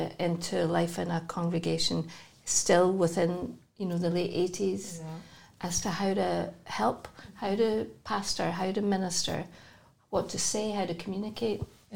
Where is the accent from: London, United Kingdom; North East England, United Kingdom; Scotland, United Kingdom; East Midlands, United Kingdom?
Scotland, United Kingdom; moved away as an adult; now in Northern Ireland; But I came over in 1987. Mm-hmm. I came for the first time to live as a Scot in Northern Ireland.